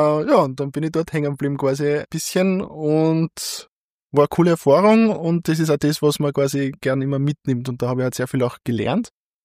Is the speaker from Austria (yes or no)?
yes; Linz, Upper Austria, Austria; Ich bin ein waschechter Oberösterreicher, bin in Linz geboren, Linz aufgewachsen und dann als klassischer Oberösterreicher nach Wien zum Studieren gegangen.